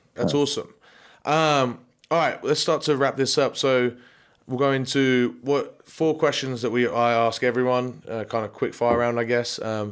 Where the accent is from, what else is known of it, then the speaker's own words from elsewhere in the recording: England, United Kingdom; As an Englishman, I'll take that.